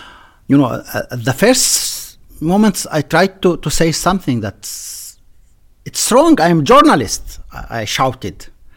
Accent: Israel; I'm a Druze from the Druze community in Israel. We are a small community in Israel, about 120,000 people, about 1.5% of the Israeli population.

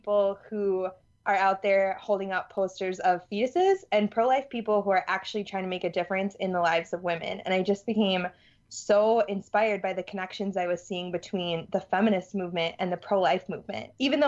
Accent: Madison, Wisconsin, United States; but I'm from Madison, Wisconsin. So if you know anything about Madison, you know, it tends to lean pretty left.

